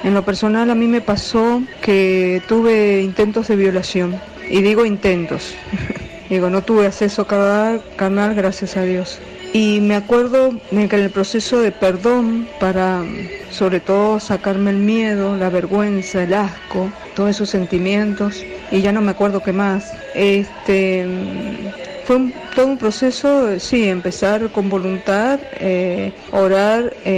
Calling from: Mendoza, Argentina; de Mendoza.

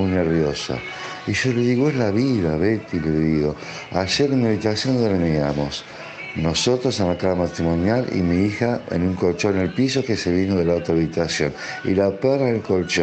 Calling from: Mar del Plata, Buenos Aires Province, Argentina; de Mar del Plata. Me gustaría que si pudieras aclarar

